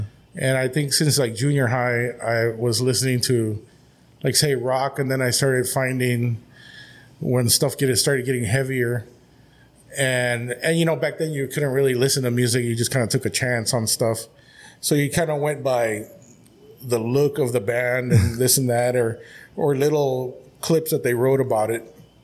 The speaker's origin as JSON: {"language": "English", "town": "Calexico", "region": "California", "country": "United States", "tie": "born or raised there", "said": "Up until I was a freshman, I grew up on Heffernan Street, right by the Rockwood and the Little League. I grew up there."}